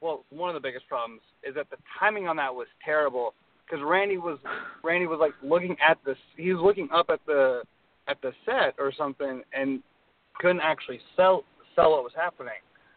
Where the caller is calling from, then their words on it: Orlando, Florida, United States; I'm calling from Orlando, Florida.